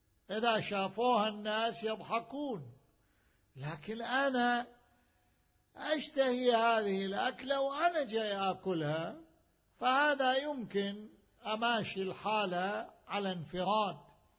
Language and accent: Arabic; Najaf, Najaf Governorate, Iraq; كانت وسائل التبريد عندنا بالنجف سراديب، سرداب تحت الأرض